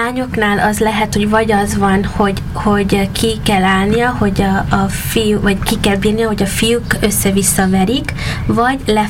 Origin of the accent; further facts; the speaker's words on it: United States; born or raised there; now in Hungary